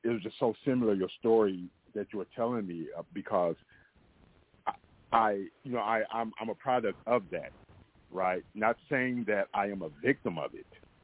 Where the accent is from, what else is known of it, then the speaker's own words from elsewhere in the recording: Oakland, California, United States; I'm from the Bay Area, California, Oakland, California, and so that's why I did a lot of my time.